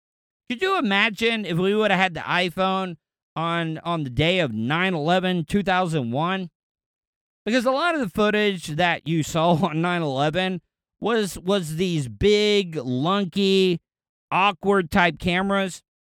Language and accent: English; DeLeon Springs, Florida, United States; growing up, we had 20 acres worth of land. And we did a lot of clearing out where I grew up in DeLeon Springs.